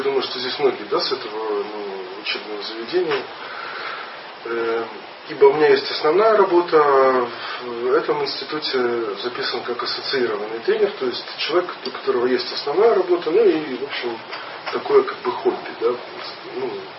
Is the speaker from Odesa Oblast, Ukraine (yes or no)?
yes; Odesa, Odesa Oblast, Ukraine; я родился и живу в Одессе.